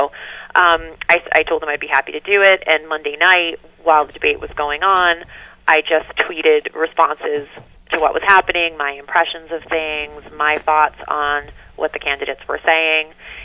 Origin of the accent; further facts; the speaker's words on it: Manchester, Massachusetts, United States; also born or lived in Gloucester; I was born here in Gloucester. As were … And we lived here for a little bit in Magnolia. We moved to Manchester when I was in elementary school, and we lived there for 10 years.